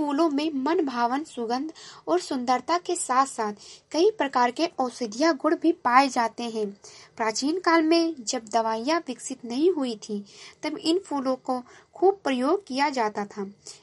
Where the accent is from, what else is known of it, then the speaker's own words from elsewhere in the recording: Uttar Pradesh, India; और मैं गोंडा जिले से हूँ।